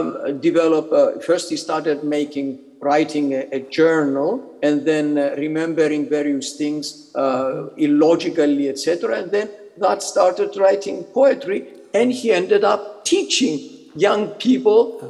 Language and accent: English; Cyprus; moved away as an adult; also born or lived in Yugoslavia / South Africa; now in United Kingdom; Well, myself, I'm Greek Cypriot. I was born in Cyprus.